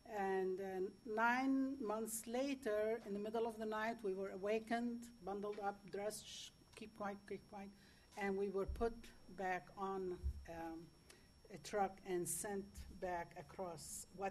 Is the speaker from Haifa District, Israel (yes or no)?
yes; Haifa, Haifa District, Israel; English is a second language; I was born in 1941 in Haifa, Palestine, and so I was 7 years old when the Nakba occurred.